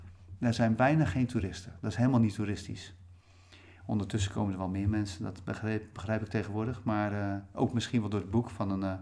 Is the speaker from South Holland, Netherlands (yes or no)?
yes; Dordrecht, South Holland, Netherlands; also born or lived in Rotterdam; Vanuit het schip ben ik naar internaat gegaan met mijn 7e jaar in Rotterdam. Mm-hmm. Dus de eerste 2 jaar heb ik in Rotterdam gezeten. En daarna in Dordrecht. En daar heb ik eigenlijk de meeste tijd gezeten.